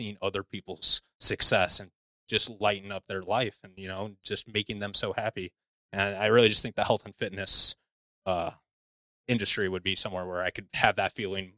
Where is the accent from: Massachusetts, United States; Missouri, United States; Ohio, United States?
Missouri, United States; St. Louis; also born or lived in Jacksonville, United States / Orlando, United States / Milwaukee, United States; growing up in St. Louis, you know, I lived in Jacksonville, Florida, Orlando, Florida, Milwaukee. Like, I've always kind of been in big cities, and I've never really had a long-term time in a small town like that.